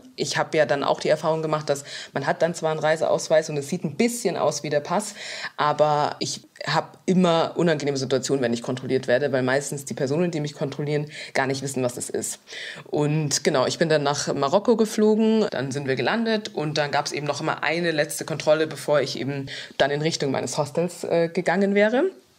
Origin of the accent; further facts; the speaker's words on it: Munich, Bavaria, Germany; weil ich komme aus München und nicht aus Düsseldorf.